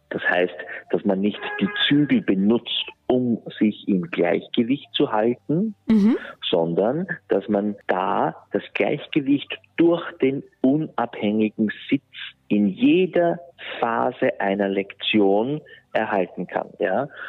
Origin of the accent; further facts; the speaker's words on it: Neuhofen an der Ybbs, Lower Austria, Austria; Also ich bin in Niederösterreich aufgewachsen, in Neuhofen an der Ips, am Hof meiner Eltern. Wir hatten ein Gestüt zu Hause.